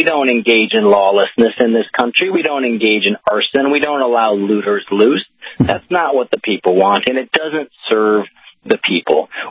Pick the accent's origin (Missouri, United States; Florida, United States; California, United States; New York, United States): Missouri, United States; You know, I grew up in Missouri, where everybody, you know, was a fan of Harry Truman, right?